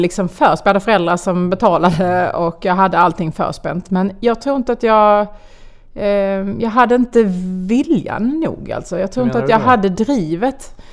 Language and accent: Swedish; Skanör med Falsterbo, Skåne, Sweden; born or raised there